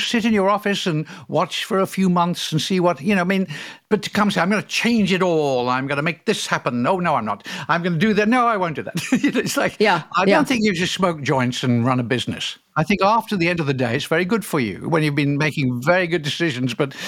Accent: United Kingdom; now in California, United States; Well, I am British in passport

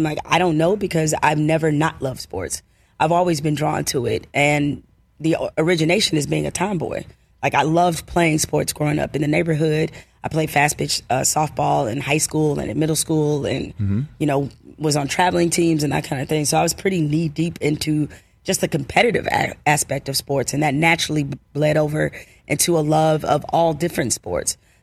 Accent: Detroit, Michigan, United States; and also write about my life growing up in Detroit and my story in the most transparent, honest, vulnerable, raw way that I could.

